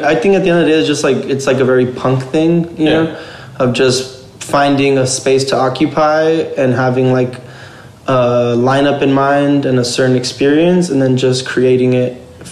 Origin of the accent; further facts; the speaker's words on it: Pomona, California, United States; But yeah, growing up in Pomona was interesting.